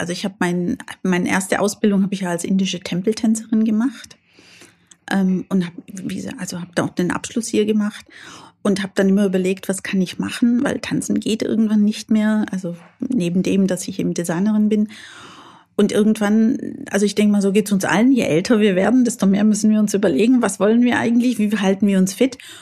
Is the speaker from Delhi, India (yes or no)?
yes; Delhi, India; German is a second language; also ich komme ja aus Delhi